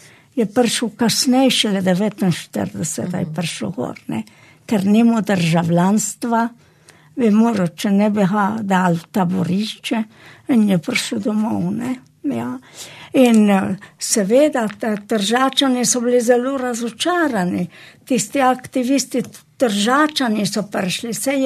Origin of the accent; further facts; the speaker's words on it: Slovene Littoral, Slovenia; Ja, vsem mi smo vsej Primorci itak se